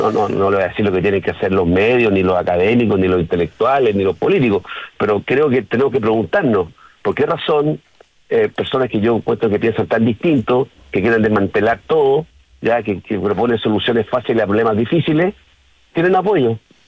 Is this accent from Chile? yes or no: yes; Chile; las chilenas y los chilenos, y yo soy chileno